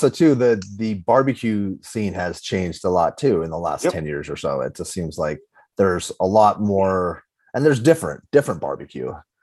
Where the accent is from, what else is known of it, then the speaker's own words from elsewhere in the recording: Los Angeles, California, United States; But it's Los Angeles. I'm from Los Angeles.